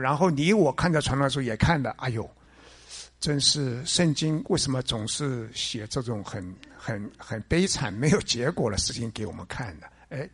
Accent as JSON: {"language": "Chinese", "country": "China", "said": "连我们中国人，以前要杀那个罪犯的时候是什么时候杀"}